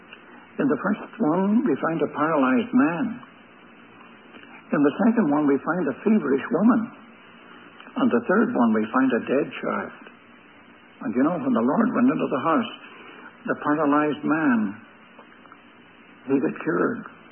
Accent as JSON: {"language": "English", "country": "Ireland", "tie": "born or raised there", "said": "When I was young, in my home country, in Ireland"}